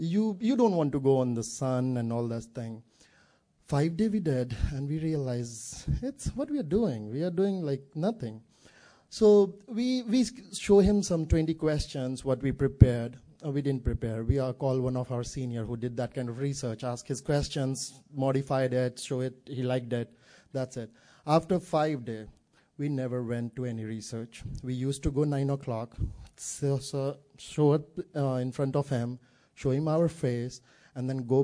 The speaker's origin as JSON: {"language": "English", "region": "North India", "country": "India", "said": "And I'm from North India, so I really hated the food, language, weather, everything."}